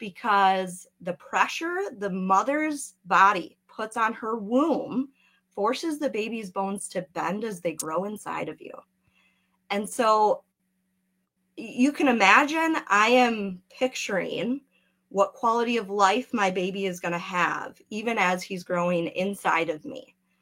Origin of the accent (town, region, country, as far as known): Wisconsin, United States; born or raised there